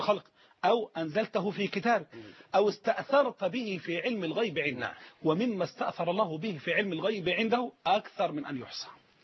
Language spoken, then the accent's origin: Arabic; Egypt; إحنا كمصريين عندي 100 جنيه أنا أجعلها للصدقة